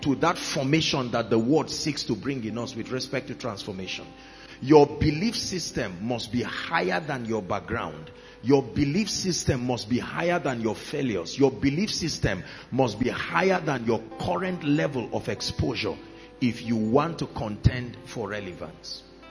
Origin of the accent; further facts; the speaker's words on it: Plateau, Nigeria; I come from Plateau State, for instance